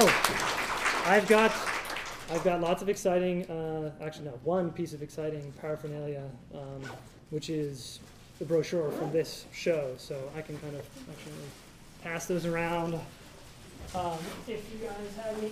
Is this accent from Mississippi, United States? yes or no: no; Boston, Massachusetts, United States; I mean, I'm from Boston, so it's not that cold to walk outside around here